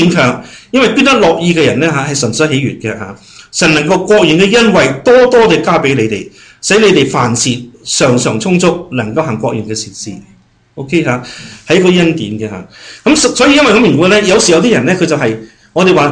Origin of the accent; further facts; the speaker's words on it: Kowloon City, Kowloon, Hong Kong; 因为那是在九龙城区的，我爸爸就是九龙城区，我在那里长大的，是以前九龙城是很穷很穷的